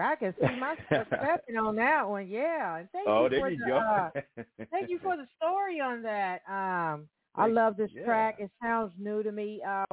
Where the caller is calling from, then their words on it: Evansville, Indiana, United States; I'm calling from Evansville, Indiana.